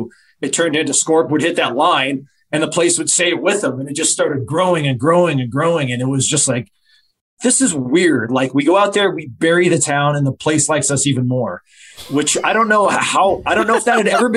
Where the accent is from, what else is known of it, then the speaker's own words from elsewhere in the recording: California, United States; You know, we're all guys from Southern California, so we're climatized. So everywhere's cold to us.